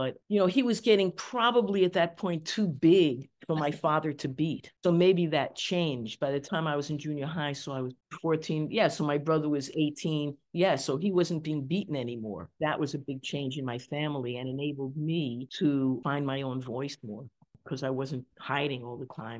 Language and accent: English; Manhattan, New York, United States; We grew up in Manhattan. Our family didn't have a car.